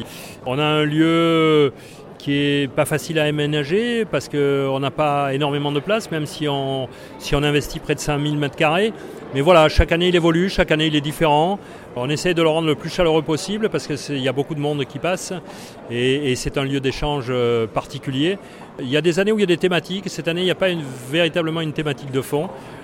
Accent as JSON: {"language": "French", "town": "Marseille", "region": "Provence-Alpes-Côte d'Azur", "country": "France", "said": "c'est Marseille. Je suis Marseillais."}